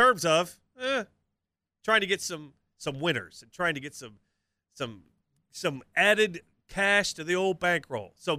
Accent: Kentucky, United States; A lot of stories about this time of year, too, about growing up in Madison County

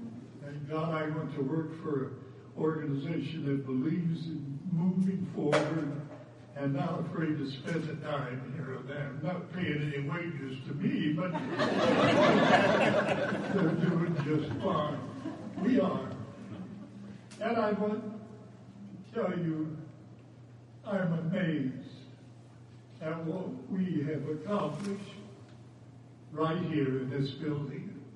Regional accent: Denison, Texas, United States; When I was growing up in Denison, My whole life was athletics

